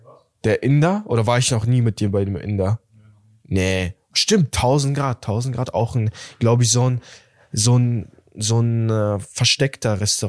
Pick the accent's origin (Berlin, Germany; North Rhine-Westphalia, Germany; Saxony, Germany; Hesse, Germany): Berlin, Germany; als Berliner